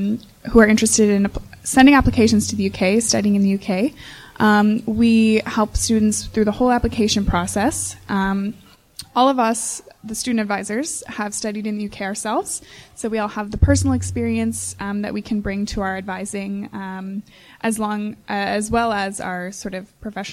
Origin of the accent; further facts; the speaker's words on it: Ontario, Canada; also born or lived in England; So I'm from Ontario. I did my undergrad in Ontario and then went for my master's in England.